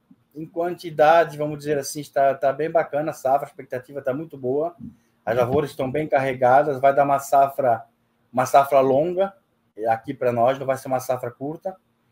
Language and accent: Portuguese; Ascurra, Santa Catarina, Brazil; É a cidade onde meu sogro nasceu, onde eu me criei. Então, meu sogro veio aqui em 81 e batizou Sítio Ascurra, em homenagem à cidade.